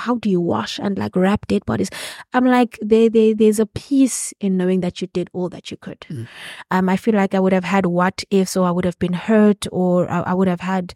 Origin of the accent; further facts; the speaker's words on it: Eastern Cape, South Africa; So technically, I grew up here, I studied here, I worked here.